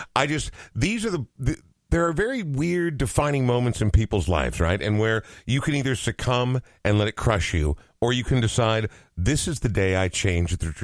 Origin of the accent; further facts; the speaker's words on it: Coon Rapids, Minnesota, United States; I grew up in Coon Rapids, so I'm not one. I guess I'm way north side, right? North suburban cultural corridor.